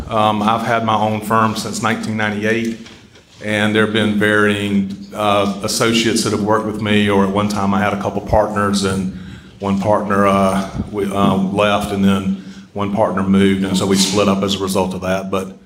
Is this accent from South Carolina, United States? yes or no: yes; Bamberg, South Carolina, United States; I grew up in Bamberg, about 35, 40 minutes west of here. Graduated school there.